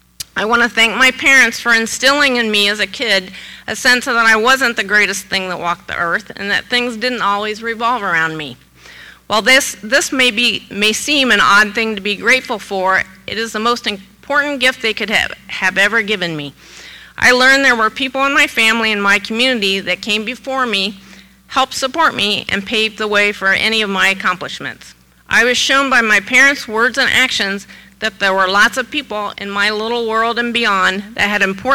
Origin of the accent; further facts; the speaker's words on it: Fort Recovery, Ohio, United States; Growing up in Fort Recovery was a bit like winning the childhood lottery.